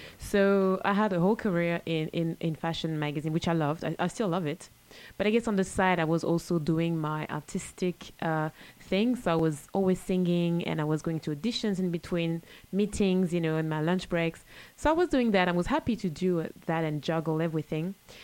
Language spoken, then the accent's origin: English; Australia; moved away as an adult; now in Los Angeles, United States; Yes, I'm fresh from Australia. I just moved 4 months ago.